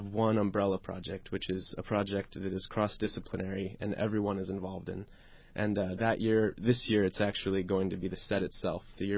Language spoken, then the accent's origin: English; San Diego, California, United States; also born or lived in Los Angeles; now in Indianapolis, United States; Born and raised in San Diego. Moved to L.A. when I was 18.